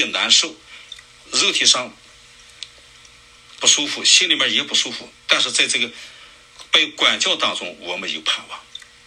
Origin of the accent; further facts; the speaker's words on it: China; 我们中国人不是有阴历有这个公历嘛